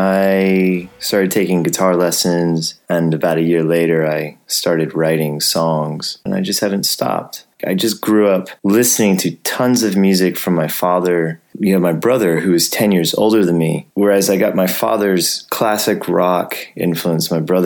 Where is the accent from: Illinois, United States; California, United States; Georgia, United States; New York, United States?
Georgia, United States; Athens; now in Vienna, Austria; from Vienna, Austria, although I'm an American from Athens, Georgia.